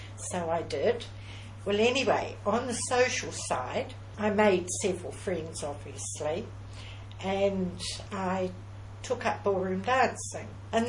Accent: South East England, United Kingdom; now in New Zealand; Yes, south of London. And in 1949, Mum and Dad decided that we would come to New Zealand.

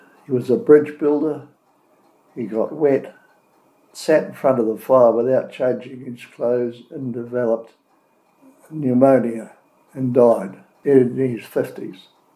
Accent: Manaia, Taranaki, New Zealand; also born or lived in Dannevirke / Kaponga; And from there we went to Taranaki, to a town called Manaia. And from there we went to a town called Kaponga

